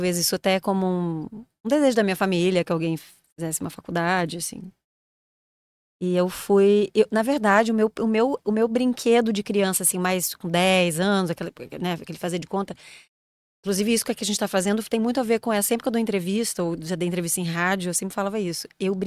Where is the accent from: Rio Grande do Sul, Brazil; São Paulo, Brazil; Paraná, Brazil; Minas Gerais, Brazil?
Rio Grande do Sul, Brazil; now in Rio de Janeiro, Brazil; Eu sou nascida no Rio Grande do Sul, né? Sou radicada no Rio há 18 anos. Quase carioca. Quase carioca.